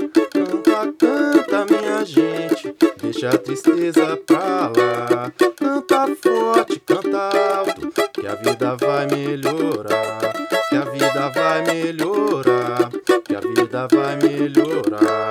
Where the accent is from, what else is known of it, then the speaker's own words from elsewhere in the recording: São Paulo, Brazil; French is a second language; now in France; moi, je viens de São Paulo.